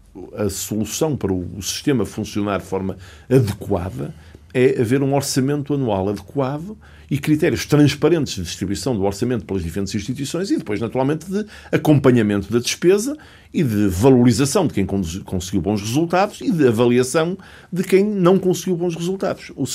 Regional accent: Portugal; Enquanto português

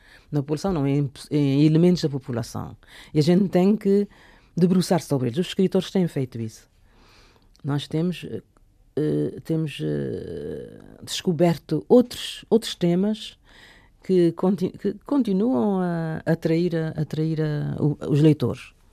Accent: Cape Verde; born there; Eu disse: ah, interessante, eu também.

